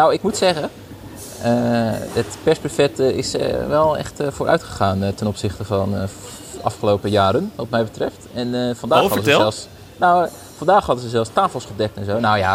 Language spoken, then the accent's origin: Dutch; Drenthe, Netherlands; Ik kom zelf uit Drenthe